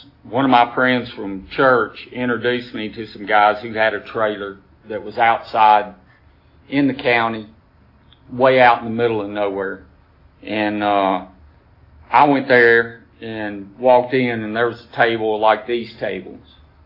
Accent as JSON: {"language": "English", "town": "Decatur", "region": "Alabama", "country": "United States", "tie": "born or raised there", "said": "They took me to the town next to it, which was just barely a little bit bigger, and that's where I grew up on the Tennessee River in Decatur, Alabama."}